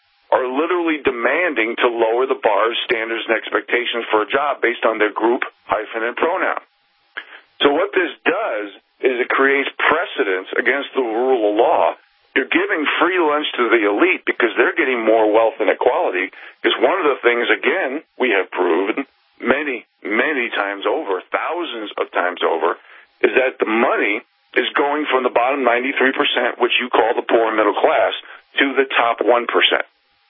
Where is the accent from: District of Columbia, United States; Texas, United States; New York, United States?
New York, United States; New York City; When I grew up in New York City, my plan A to get me to the Northern Rockies to do the mountain man thing